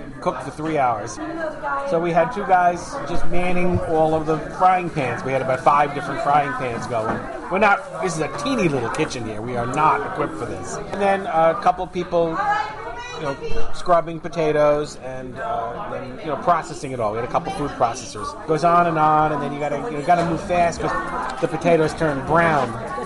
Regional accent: New York City, New York, United States; I grew up in New York City in a really big

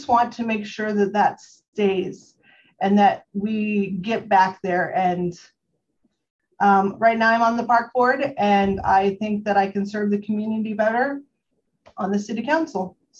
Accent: McCallsburg, Iowa, United States; I grew up in McCallsburg, and I graduated from Colonesco. And then once I left Colonesco, I went and attended Iowa State University.

